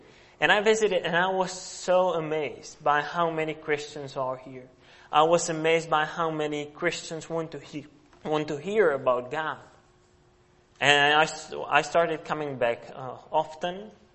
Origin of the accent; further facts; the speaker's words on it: Czechia; English is a second language; I come from a country called Czech Republic, which is in the middle of Europe, and that's where I grew up.